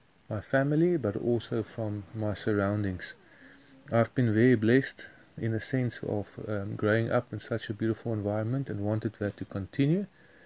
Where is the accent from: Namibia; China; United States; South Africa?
South Africa; Mpumalanga; I've spent most of my life in the bush. I grew up in Kruger National Park and I've been there from age 10 to 18 as a young boy. And before that, I lived on a game ranch.